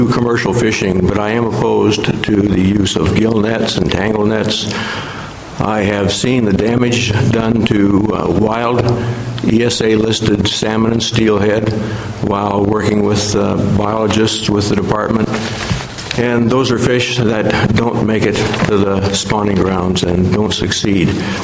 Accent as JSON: {"language": "English", "town": "Longview", "region": "Washington", "country": "United States", "said": "I'm from Longview, and I'm president of the Lower Columbia Fish Enhancement Group, one of 14 regional fisheries enhancement groups in the state."}